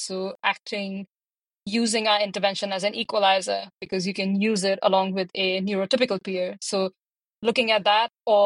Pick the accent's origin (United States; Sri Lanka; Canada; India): India; I also remember I grew up in India, and every year we had the Teachers' Day, right?